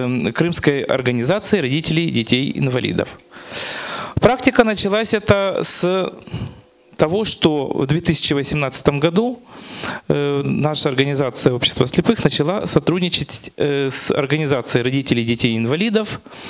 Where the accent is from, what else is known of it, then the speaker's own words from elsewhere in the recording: Simferopol, Crimea, Ukraine; Я из Симферополя.